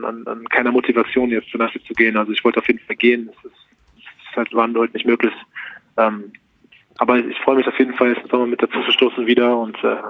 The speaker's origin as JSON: {"language": "German", "region": "Berlin", "country": "Germany", "said": "Ich bin Berliner, das ist meine Heimat."}